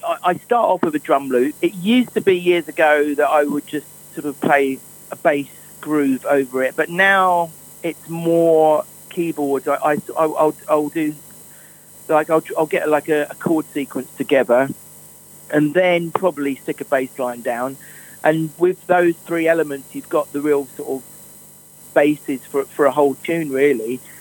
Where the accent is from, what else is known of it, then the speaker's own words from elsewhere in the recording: East of England, United Kingdom; Well, I think, you know, Essex, obviously I'm from Essex. It holds a really dear place in my heart. I think Essex, When I was growing up in the sort of 80s